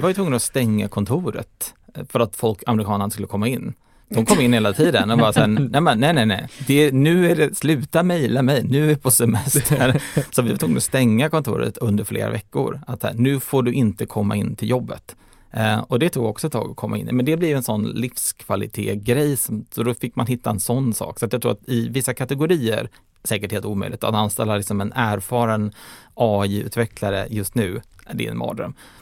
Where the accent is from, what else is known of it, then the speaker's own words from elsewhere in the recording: Sweden; Det är nog både hur jag är när jag var entreprenör, men också hur man är som svensk.